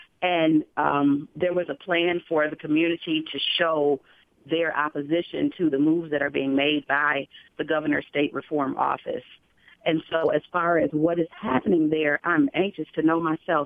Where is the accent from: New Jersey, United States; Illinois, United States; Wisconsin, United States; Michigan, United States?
Michigan, United States; Saginaw; I'm not there, and I'm from Saginaw fighting this fight on in that part of the state